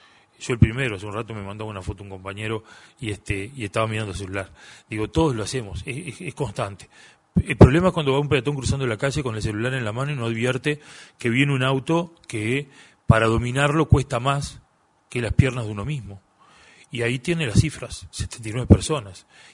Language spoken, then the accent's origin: Spanish; Rivera, Uruguay; yo que procedo fundamentalmente de Rivera, no es lo mismo transitar el límite de la ciudad de Rivera, que es un límite seco